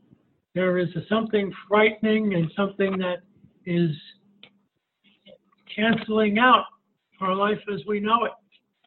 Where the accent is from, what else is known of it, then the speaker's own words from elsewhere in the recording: Bayonne, New Jersey, United States; I grew up in Bayonne, also in an Italian parish. Holy Rosary in Jersey City, Our Lady of the Assumption in Bayonne.